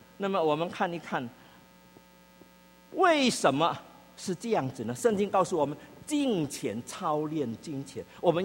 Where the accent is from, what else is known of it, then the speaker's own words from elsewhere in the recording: China; 就我们中国人爱吃鸭